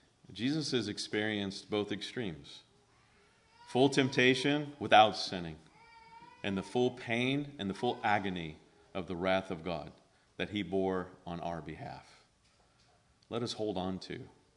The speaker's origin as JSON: {"language": "English", "region": "California", "country": "United States", "tie": "born or raised there", "said": "Now, at least in grammar school, for me growing up in California, the head of the school was called the principal."}